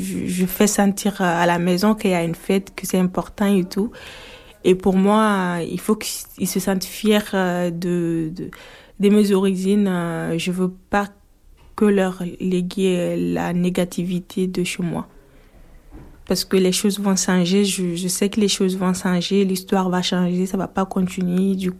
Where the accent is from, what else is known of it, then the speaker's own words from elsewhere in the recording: Guinea; now in France; Je viens de la Guinée, Conakry. C'est de l'Afrique de l'Ouest. Et j'ai 24 ans.